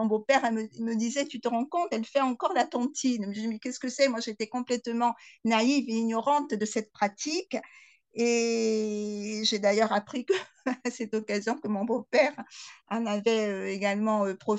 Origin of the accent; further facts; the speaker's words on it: Corsica, France; aussi bien la pratique des confréries chez nous en Corse que la tontine.